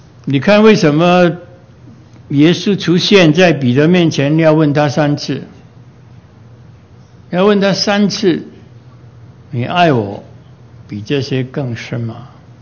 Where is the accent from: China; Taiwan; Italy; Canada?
China; 我们中国人的爱字是非常非常有意义的